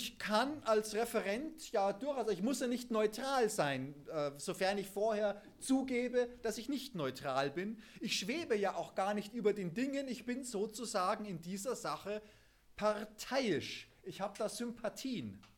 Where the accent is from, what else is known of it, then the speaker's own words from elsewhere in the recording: Munich, Bavaria, Germany; das war in München, wo ich herkomme.